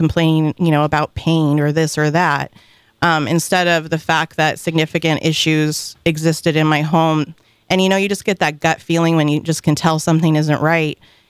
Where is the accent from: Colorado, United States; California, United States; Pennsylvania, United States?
California, United States; I came from the Bay Area and, of course, love the Bay Area.